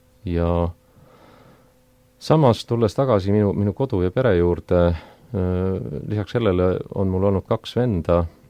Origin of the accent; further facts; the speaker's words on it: Saue, Harju County, Estonia; see kodu, milles mina olen kasvanud väikeses Saue linnas, tookord oli see küll Tallinna linna Leenini rajoon